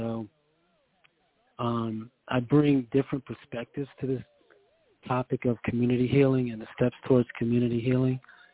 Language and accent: English; New Haven, Connecticut, United States; born there; now in Virginia, United States; I was born in New Haven, Connecticut